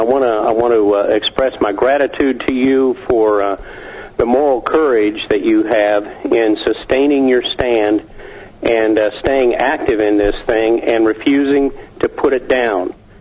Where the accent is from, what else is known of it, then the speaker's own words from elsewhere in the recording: Peru, Indiana, United States; well, then you must know where Peru, Indiana is, and that's my hometown.